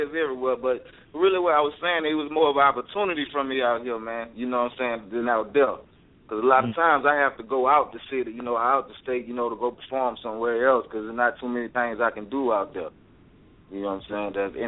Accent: Lake Charles, Louisiana, United States; Well, actually, man, I'm from Lake Charles, man. I ain't from New Orleans, you know. That's about an hour and a half, 2 hours from New Orleans.

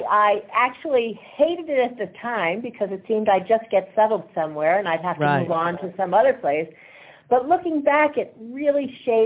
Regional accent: Allentown, Pennsylvania, United States; born there; also born or lived in Japan; I was born in Allentown, Pennsylvania

